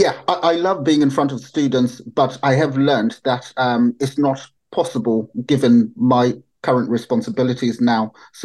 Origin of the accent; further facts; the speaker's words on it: Zimbabwe; born there; So I was born in Zimbabwe.